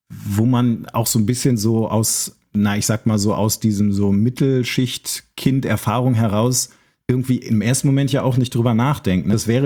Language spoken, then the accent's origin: German; North Rhine-Westphalia, Germany; Ich bin auch aus dem Münsterland